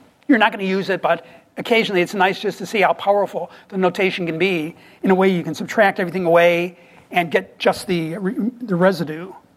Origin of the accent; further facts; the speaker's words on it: Buffalo, New York, United States; I grew up in Buffalo, New York, and I remember in the 70s, there'd be the weather person.